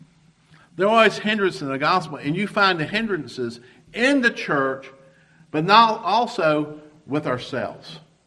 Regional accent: the South, United States; I'm a Southerner, and I have more baggage than anybody in this room. You know, I grew up in the South that when I grew up, it was still segregated.

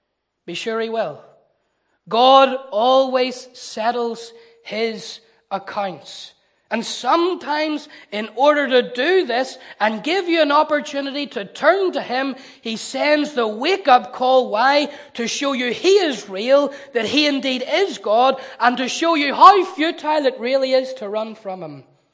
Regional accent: Newtownards, Northern Ireland, United Kingdom; He was from Newtownards. He was from my hometown. In fact, he was reared just a few streets away from where I was born and where I was brought up.

